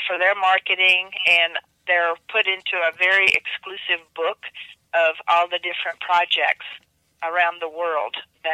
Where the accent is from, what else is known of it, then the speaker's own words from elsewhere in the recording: Czechia; English is a second language; now in United States; I'm bilingual and I was born in Czechoslovakia, came to this country as an immigrant.